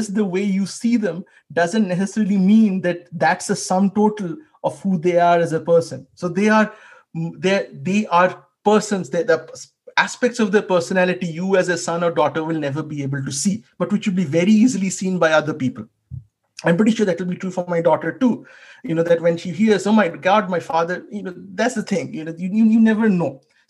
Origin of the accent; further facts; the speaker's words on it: Kolkata, West Bengal, India; For me, I come from Calcutta. There were no jobs in Calcutta.